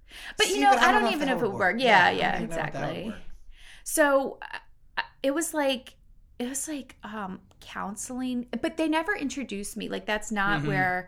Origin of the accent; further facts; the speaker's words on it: Maryland, United States; I'm from Baltimore County, Maryland.